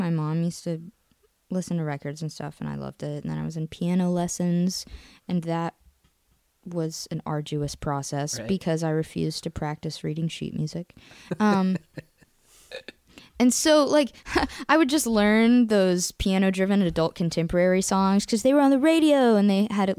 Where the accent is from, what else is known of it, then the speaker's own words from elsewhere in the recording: Memphis, Tennessee, United States; I am from Memphis.